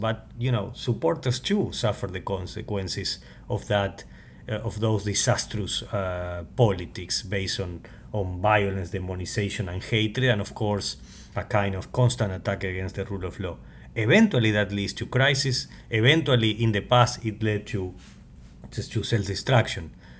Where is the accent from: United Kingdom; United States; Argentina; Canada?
Argentina; Yes, I mean, I'm from Argentina and I was born like, you know, in 1975